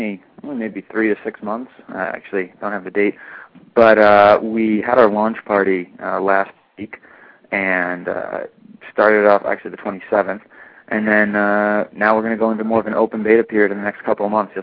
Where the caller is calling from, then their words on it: West Hollywood, California, United States; I'm out in L.A., actually. We're in West Hollywood up on Sunset.